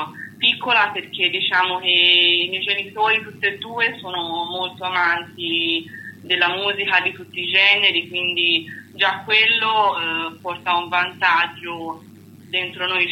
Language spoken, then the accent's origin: Italian; Florence, Tuscany, Italy; Sono di Firenze.